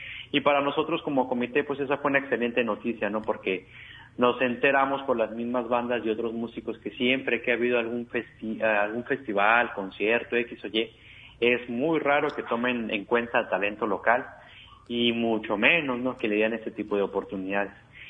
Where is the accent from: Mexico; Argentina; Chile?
Mexico; como buenos mexicanos, inquietos